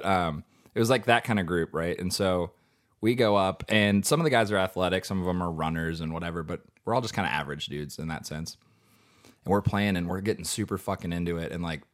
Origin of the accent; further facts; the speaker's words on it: Louisville, Kentucky, United States; we're all from Louisville, me and the other founders